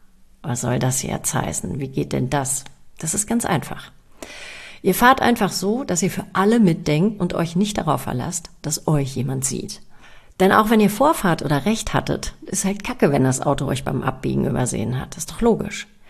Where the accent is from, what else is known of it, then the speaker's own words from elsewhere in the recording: Lower Saxony, Germany; Der erste entstand auf einem Fahrradweg in meiner Heimat in Niedersachsen.